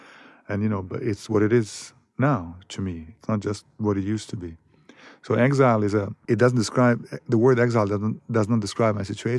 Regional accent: Sarajevo, Federation of Bosnia and Herzegovina, Bosnia & Herzegovina; And Sarajevo, it is my hometown, you know, but when I go there, I have a tenuous relationship with it as home.

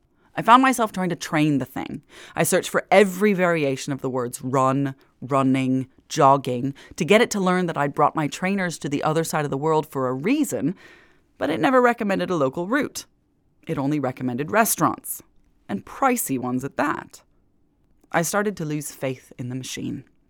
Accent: New Orleans, Louisiana, United States; I was raised in the Seafood Hub New Orleans, according to Wikipedia

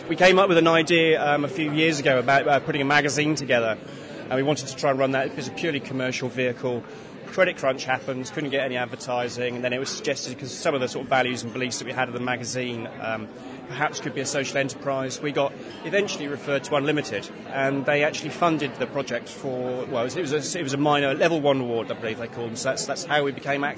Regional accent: Portsmouth, South East England, United Kingdom; I'm from Portsmouth.

